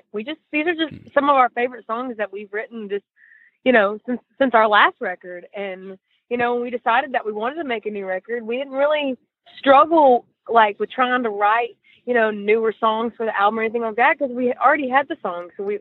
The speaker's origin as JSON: {"language": "English", "region": "Tennessee", "country": "United States", "said": "We're from East Tennessee."}